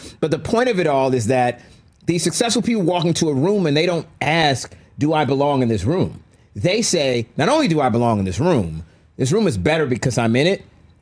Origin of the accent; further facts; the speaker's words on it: St. Petersburg, Florida, United States; I grew up in St. Petersburg, Florida